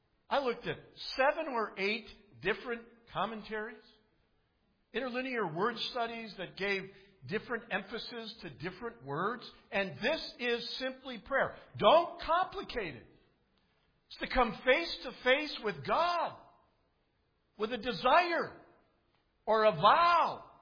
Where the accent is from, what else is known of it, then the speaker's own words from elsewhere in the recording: Chicago, Illinois, United States; I was born and raised in Chicago. There weren't a whole lot of deer running around there, so we didn't do a lot of hunting there.